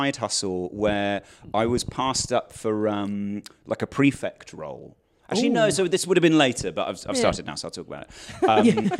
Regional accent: Chichester, South East England, United Kingdom; born there; I was born in Chichester.

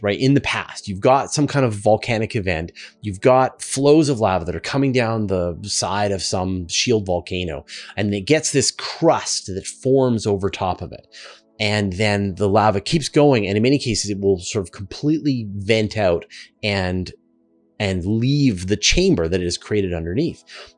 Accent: Western Canada, Canada; accent: Western Canadian; I'm going to say the word lava a lot with my Western Canadian accent, and I know it sounds wrong to your ears, but this is how we say the word here in Western Canada.

